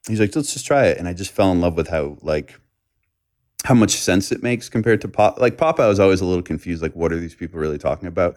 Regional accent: Boston, Massachusetts, United States; And I grew up in the Northeast and I kind of just missed seasons and normal people and things

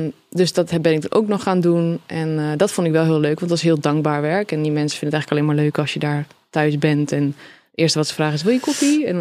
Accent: Borne, Overijssel, Netherlands; born there

